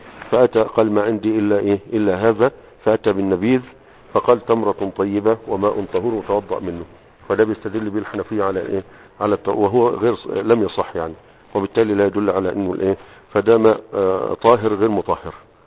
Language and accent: Arabic; Egypt; عندنا في مصر